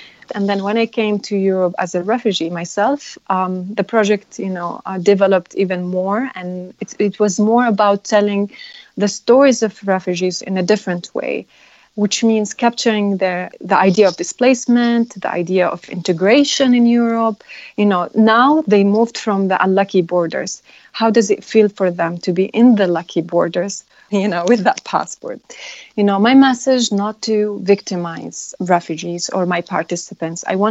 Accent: Yemen; I was born and raised in Yemen, and I only hold a Yemeni passport.

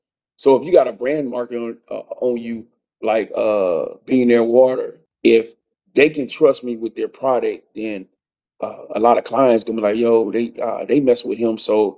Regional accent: Killeen, Texas, United States; So like, I'm from Killeen, Texas.

